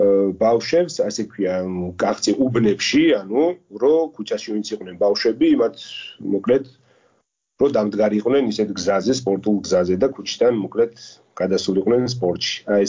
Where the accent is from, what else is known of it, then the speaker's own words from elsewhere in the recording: Kazbegi, Mtskheta-Mtianeti, Georgia; ყაზბეგიდან ვარ ჩვენ წარმოშობით და ყოველთვის საზაფხულო არდადეგებს იქ ვატარებთ ხოლმე